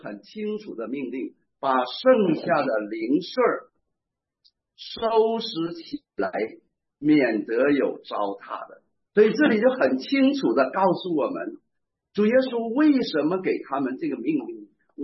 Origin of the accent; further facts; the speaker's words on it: Northeast China, China; 你知道我们东北人呢，请客的时候最不喜欢看见那客人把盘子底儿都舔了